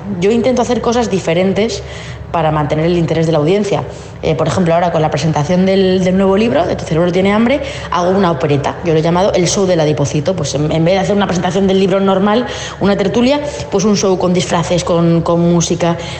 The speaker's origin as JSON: {"language": "Spanish", "town": "Cuenca", "region": "Castilla-La Mancha", "country": "Spain", "said": "un pintor muy querido en mi tierra, en Cuenca. Yo soy de Cuenca."}